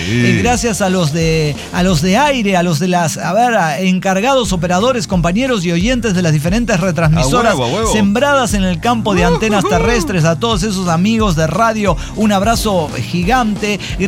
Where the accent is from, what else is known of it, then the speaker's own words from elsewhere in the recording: Guadalajara, Jalisco, Mexico; Sí, soy de Guadalajara, Jalisco.